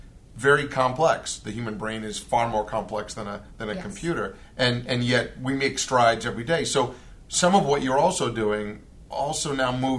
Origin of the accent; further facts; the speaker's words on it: Boston, Massachusetts, United States; Yeah, I grew up in Boston. It took me years to get rid of, to reinstall my R's back in the conversation.